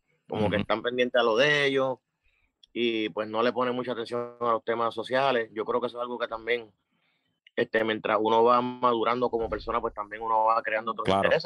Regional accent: Cataño, Puerto Rico; De Cataño.

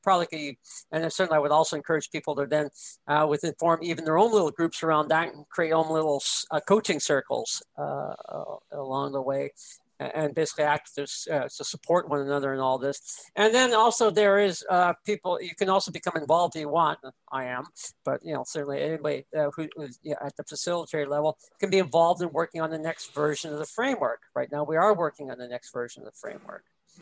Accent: Canada; Not so much in my case, being Canadian

